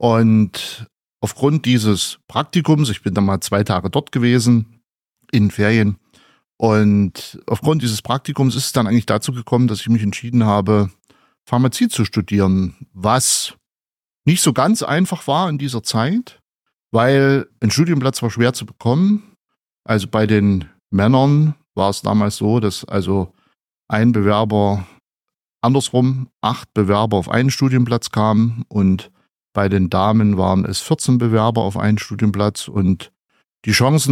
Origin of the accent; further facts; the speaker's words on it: Saxony, Germany; ich komme nicht aus Thüringen, ich komme aus Sachsen